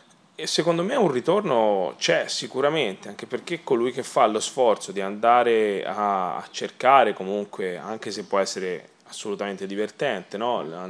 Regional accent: Barga, Tuscany, Italy; born there; Io sono nato a Barga, te no, ma io sì, e ci sarò stato migliaia di volte

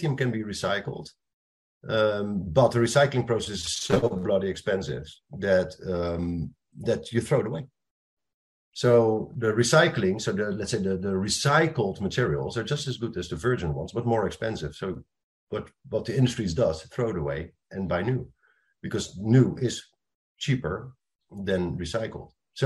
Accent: Netherlands; English is a second language; That brings you from, let's say, Rotterdam, I'm from the Netherlands from origin, to New York and back

